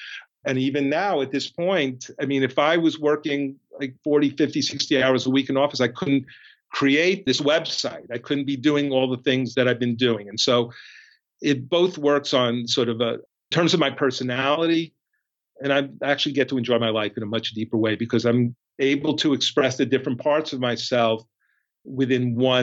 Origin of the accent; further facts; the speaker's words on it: Queens, New York, United States; So I grew up in Queens in an apartment building. I mean, it was very Woody Allen-esque, actually